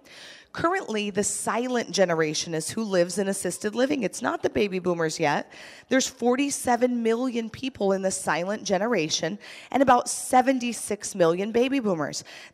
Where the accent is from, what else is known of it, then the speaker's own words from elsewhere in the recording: New York, United States; I talk really fast because I was from New York